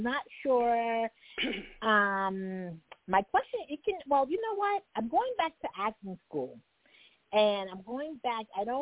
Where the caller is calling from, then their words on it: New York, United States; I'm calling from New York.